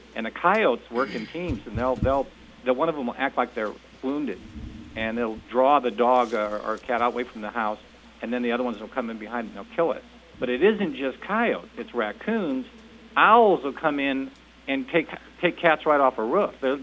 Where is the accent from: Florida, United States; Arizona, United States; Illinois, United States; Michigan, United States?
Arizona, United States; Cave Creek; I'm from Cave Creek.